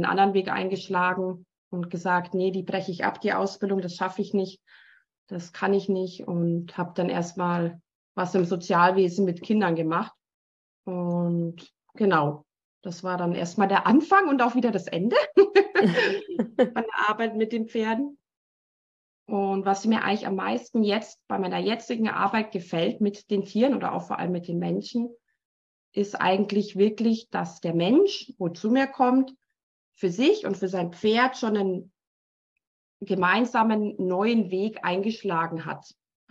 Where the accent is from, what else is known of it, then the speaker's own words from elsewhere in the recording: Bavaria, Germany; accent: Bavarian; ich bin ein echter Bayer und kann dann vorkommen, dass mal ein bayerisches Wort bei rumkommt.